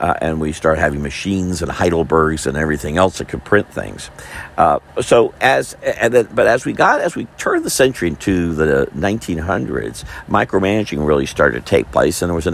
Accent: Florida, United States; I've been born and raised in Florida. I've seen hurricanes all my life

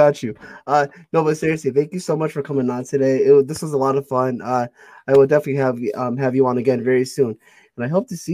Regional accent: Connecticut, United States; I mean, like I said, I'm from Connecticut. We got Northeast Wrestling in Connecticut

